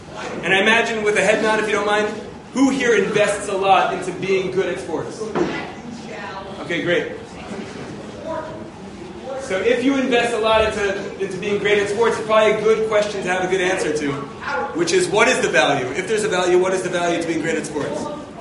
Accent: Albany, New York, United States; I grew up in Albany, New York.

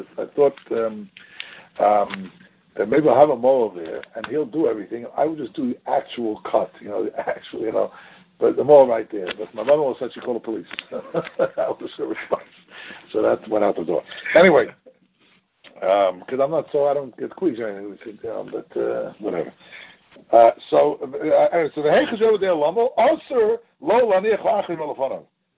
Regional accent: Phoenix, Arizona, United States; I remember years ago when I grew up in Phoenix

